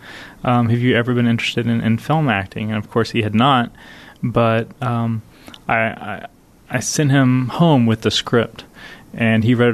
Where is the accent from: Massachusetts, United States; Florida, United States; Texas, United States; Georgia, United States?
Texas, United States; Gonzales; friends of mine growing up in Gonzales, Texas, which is a majority Latino farming community. So I knew a lot of families similar to this one when I was a child.